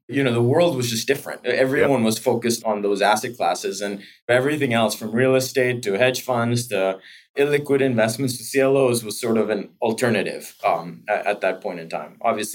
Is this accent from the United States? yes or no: no; Japan; also born or lived in Taipei, Taiwan; I was born in Taipei, Taiwan, and then a year into my life, my parents moved me to Japan. It was a sort of disruptive period in our lives in that my grandparents are ethnically Indian, and they were in India during independence.